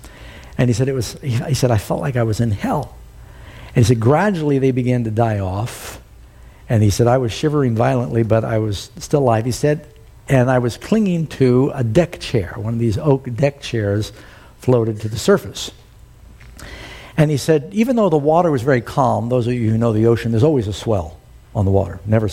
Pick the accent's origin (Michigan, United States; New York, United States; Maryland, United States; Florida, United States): New York, United States; New York City; And growing up in New York City, it was very emotional for me